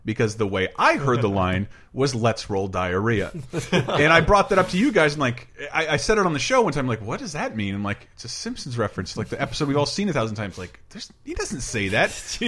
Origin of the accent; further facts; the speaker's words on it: Florida, United States; I don't know how snow works. I'm from Florida.